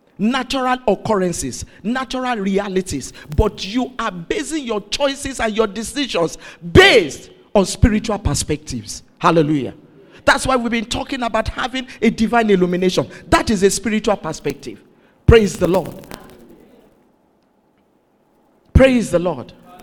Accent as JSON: {"language": "English", "country": "Nigeria", "said": "So if you still believe that, well, I'm a Nigerian."}